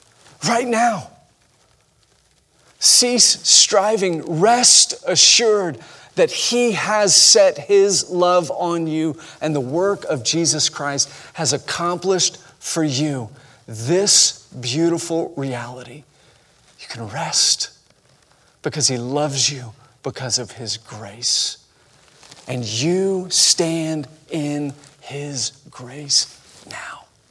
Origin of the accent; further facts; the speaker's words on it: Texas, United States; She asked where we were from. We said, "We're from Texas."